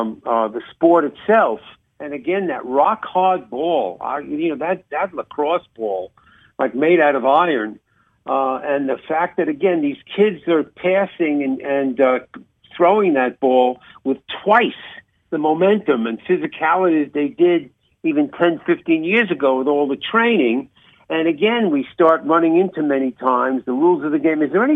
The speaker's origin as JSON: {"language": "English", "region": "East Coast", "country": "United States", "tie": "born or raised there", "said": "growing up on the East Coast, of course, I'm a Midwesterner now all these years"}